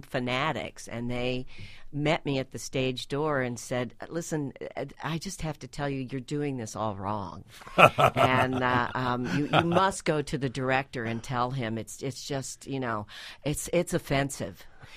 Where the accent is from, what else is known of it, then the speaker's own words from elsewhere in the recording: the South, United States; As I said, growing up in the South, that language is very much a part of that culture and the floweriness of it